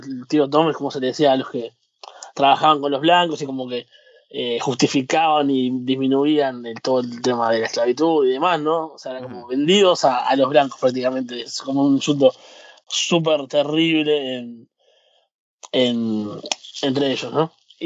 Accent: Uruguay; yo soy un uruguayo blanco de clase media

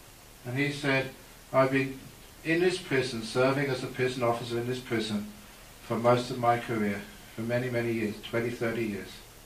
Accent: Perth, Western Australia, Australia; In my hometown, Perth, there was a man who tried to rob the jewelry store.

